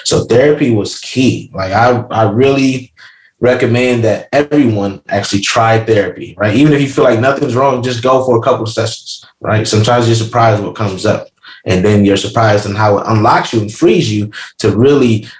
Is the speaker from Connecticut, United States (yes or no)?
no; Rochester, New York, United States; I grew up in Rochester, New York, a very poor city, right, in the inner city.